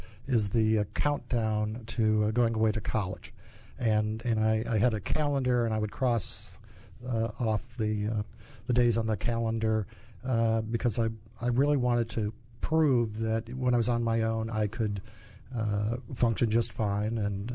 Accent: Wisconsin, United States; Wisconsin, born and raised in a small town.

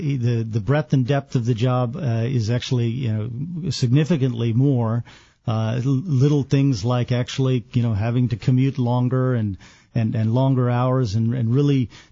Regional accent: United States; As an Indian guy, I just felt like all of us as Americans need to step up

